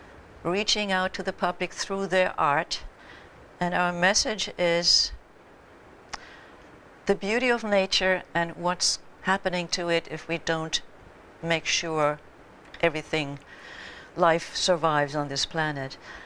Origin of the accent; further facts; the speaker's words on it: Germany; also born or lived in France; I'm from Germany originally. Before I moved here, I had a show in Germany and one in France. I lived in France for a while, and then I came here.